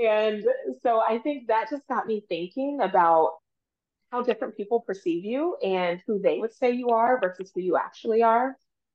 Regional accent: Cincinnati, Ohio, United States; this kind of like looks at my childhood and growing up in Avondale in Cincinnati and how my dad raised me to be proud of who I am

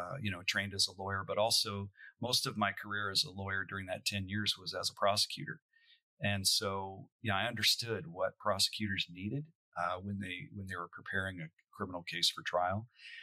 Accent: Denver, Colorado, United States; Because I grew up in Denver and near the Rockies

